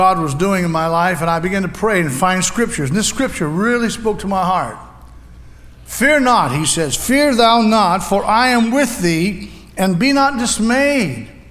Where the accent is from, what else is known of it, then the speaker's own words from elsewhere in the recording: Florida, United States; I grew up in Florida all my life, lived all my life in Florida. And I love Florida.